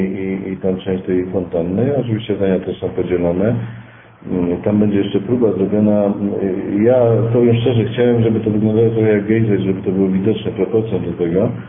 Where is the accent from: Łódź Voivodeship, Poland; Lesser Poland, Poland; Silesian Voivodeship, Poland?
Lesser Poland, Poland; Kraków; natomiast ja też jestem facetem z Krakowa